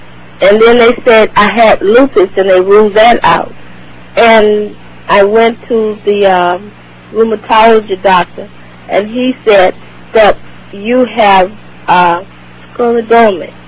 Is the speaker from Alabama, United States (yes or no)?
yes; Montgomery, Alabama, United States; now in Los Angeles, United States; Oh, I'm from Montgomery, Alabama.